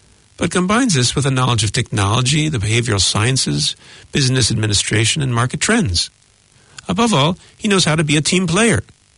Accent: United States; Number two, I'm from America originally.

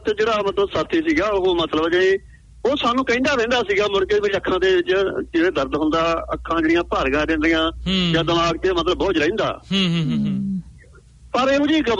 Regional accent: Punjab, India; ਅਸੀਂ ਮੋਗਾ ਤੋਂ ਤਕਰੀਬਨ 5 ਕਿਲੋਮੀਟਰ ਦੇ ਜਿਹੜਾ ਹੈਗਾ ਪਾਸੇ ਤੇ ਸਾਡਾ ਪਿੰਡ ਬਣਦਾ ਹੈਗਾ ਸਭ ਤੋਂ ਵੱਡਾ ਪਿੰਡ ਜਿਹੜਾ ਪੰਜਾਬ ਦੇ ਵਿੱਚ

